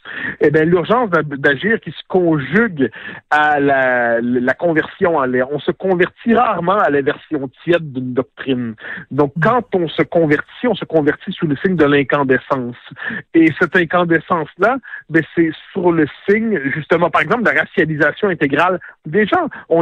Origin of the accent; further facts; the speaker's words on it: Quebec, Canada; mon réflexe, c'est non, je suis québécois